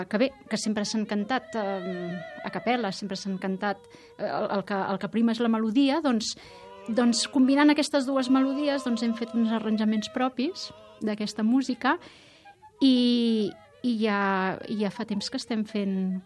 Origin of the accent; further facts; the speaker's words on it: Catalonia, Spain; a mi personalment més m'agraden i del que com a catalans hem d'estar més orgullosos